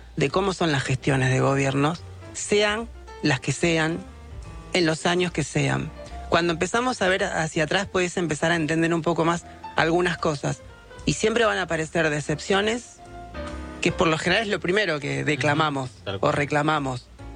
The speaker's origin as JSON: {"language": "Spanish", "region": "Buenos Aires Province", "country": "Argentina", "said": "Soy bonaerense."}